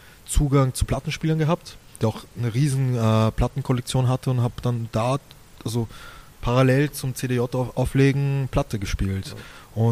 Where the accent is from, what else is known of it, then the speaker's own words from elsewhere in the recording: Vienna, Austria; ich bin in einem Viertel in Wien aufgewachsen, das halt primär so mit Migrantengeneration, also mit der Migrantengeneration bevölkert war